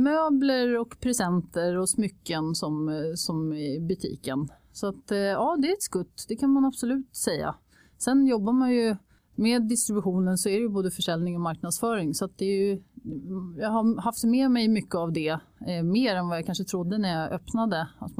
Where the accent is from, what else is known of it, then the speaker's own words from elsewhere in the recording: Trollbäcken, Stockholm County, Sweden; Jag är en Trollbäcken hemvändare kan man väl säga. Jag är uppväxt i Trollbäcken och vände tillbaka här för ungefär 5 år sedan.